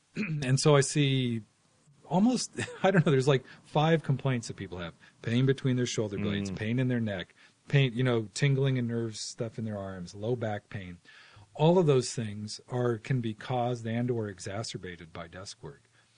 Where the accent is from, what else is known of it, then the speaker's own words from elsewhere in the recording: Midwest, United States; also born or lived in Virginia; And I was raised in the Midwest and Virginia, kind of the East Coast and the Midwest.